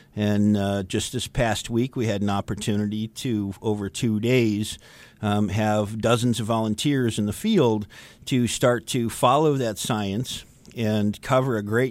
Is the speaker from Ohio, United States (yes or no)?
no; Dearborn, Michigan, United States; You know, I'm from Dearborn. My family helped settle the town of Dearborn. I'm very familiar with the city of Detroit.